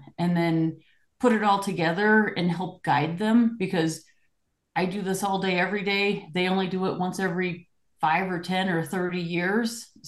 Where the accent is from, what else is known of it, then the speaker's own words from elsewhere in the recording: St. Louis, Missouri, United States; now in Colorado Springs, United States; third generation, and now I'm in Colorado Springs, but originally I'm from St. Louis.